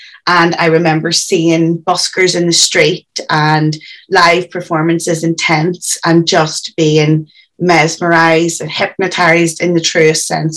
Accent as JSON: {"language": "English", "town": "Belfast", "region": "Northern Ireland", "country": "United Kingdom", "tie": "born or raised there", "said": "I grew up in West Belfast, so I was born in 1988, and let's just say that things were slightly turbulent in where I was born in those days. So I grew up in West Belfast and was just surrounded by traditional Irish music."}